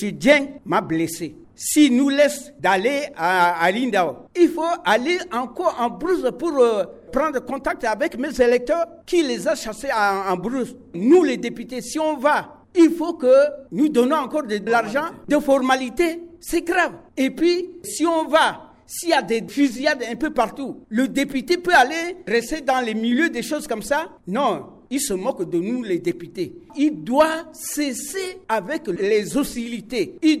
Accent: Mingala, Basse-Kotto, Central African Republic; chez moi, à Mingala, il y avait la guerre qui a tué la population.

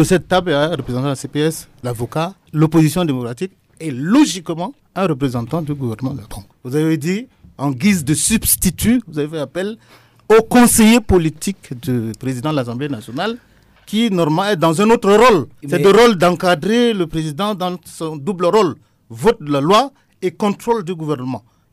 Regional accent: Central African Republic; on est centrafricain, nous sommes dans notre pays.

